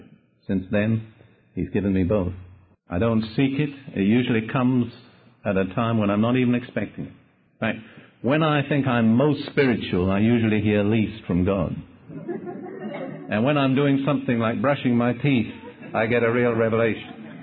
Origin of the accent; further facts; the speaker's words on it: United Kingdom; now in United States; I'm still a British citizen, too. And I respect and honor my own country.